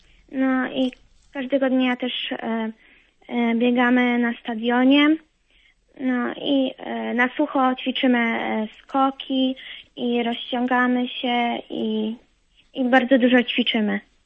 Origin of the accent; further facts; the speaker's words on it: Gdańsk, Pomeranian Voivodeship, Poland; Jestem z Gdańska, ale teraz obecnie trenuję w Toruniu na lodowisku Tortor, łyżwiarstwo figurowe.